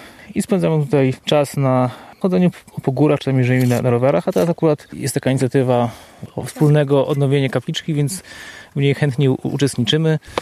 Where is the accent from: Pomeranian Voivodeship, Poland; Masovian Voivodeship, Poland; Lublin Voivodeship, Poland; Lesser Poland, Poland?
Pomeranian Voivodeship, Poland; Gdańsk; to jest moja córka Iga. Generalnie jesteśmy z Gdańska.